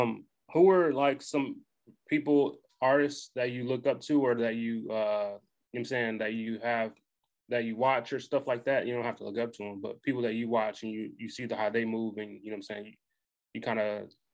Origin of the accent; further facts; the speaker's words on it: Michigan, United States; now in Texas, United States; Growing up in Michigan, living in Texas, you know what I'm saying?